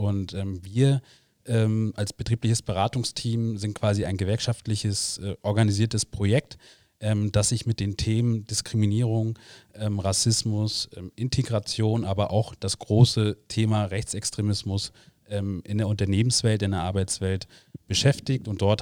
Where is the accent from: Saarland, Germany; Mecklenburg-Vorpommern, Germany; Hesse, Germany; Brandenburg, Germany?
Mecklenburg-Vorpommern, Germany; Greifswald; 30 Jahre alt, komme aus Mecklenburg-Vorpommern, genauer gesagt aus Greifswald in Vorpommern, habe dort mein Abi und mein Studium absolviert in der Politikwissenschaft und in Geschichte